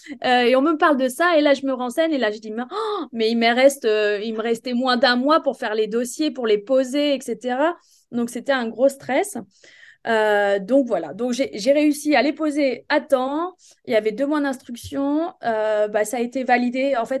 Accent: Angoulême, Nouvelle-Aquitaine, France; à 1 heure de Bordeaux, il y avait à la ville d'Angoulême, donc c'est là que je suis originaire d'Angoulême.

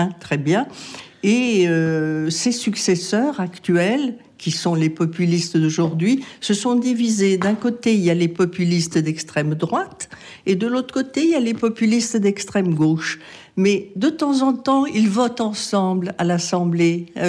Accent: Corsica, France; moved away as an adult; now in Italy; Je suis corse, oui, et je suis venue vivre en Italie en 74

